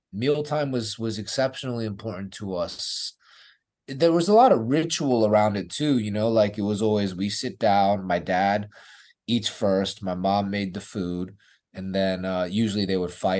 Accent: United States; born there; I was born in America, but my mom had only been in the country 3 to 4 years when I was born.

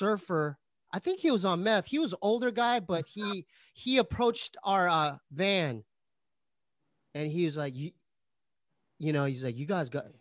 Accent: Poway, California, United States

